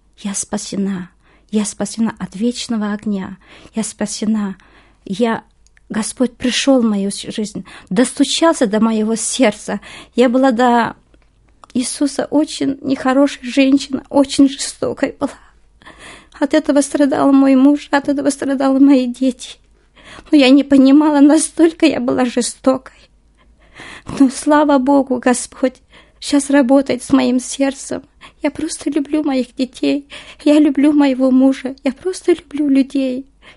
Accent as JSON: {"language": "Russian", "town": "Tselinny", "region": "North Kazakhstan Region", "country": "Kazakhstan", "said": "Мне сейчас 54 года. Я сама родом с Казахстана, Тимирязевский район, Северный Казахстан, центр нашего в области, это Петропавловск. Я сама из самой далекой, это как называется в нашей области, деревня совхоз Целинный."}